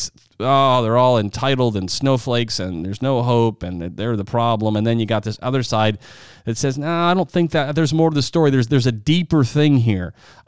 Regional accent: South Dakota, United States; I grew up in the Midwest. I'm from South Dakota. So I drove by cornfields and I saw people farming.

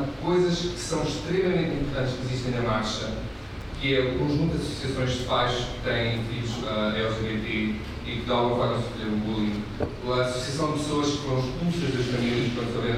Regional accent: Portugal; eu cresci numa aldeia muito pequena em Portugal.

